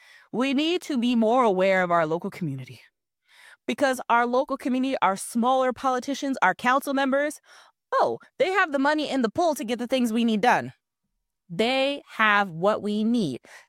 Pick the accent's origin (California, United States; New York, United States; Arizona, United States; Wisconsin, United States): New York, United States; because you know I'm a New Yorker.